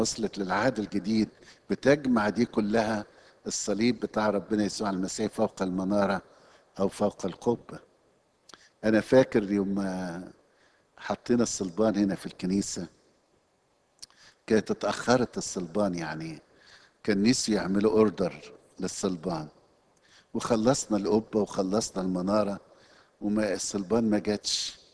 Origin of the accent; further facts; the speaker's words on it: Egypt; بيجرح مشاعر انا كمصري